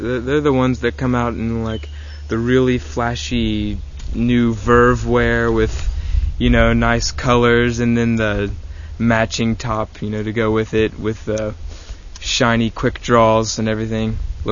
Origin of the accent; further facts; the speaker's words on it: Lexington, Kentucky, United States; I'm from Lexington, Kentucky. Go to school at Dunbar in the Magnet program